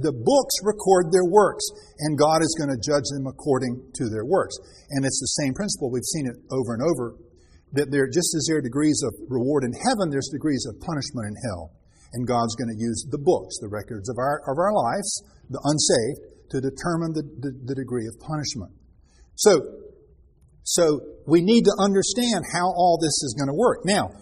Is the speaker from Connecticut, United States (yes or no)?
no; Raleigh, North Carolina, United States; born there; Now, when I was born in Raleigh, I became a U.S. citizenship by virtue of my birth, right?